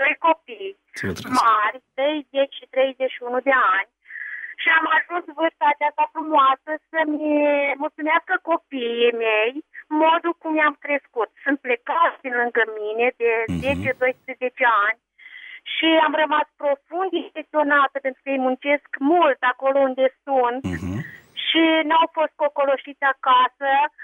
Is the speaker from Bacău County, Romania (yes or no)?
yes; Bacău, Bacău County, Romania; Sunt din Bacău și vreau să felicit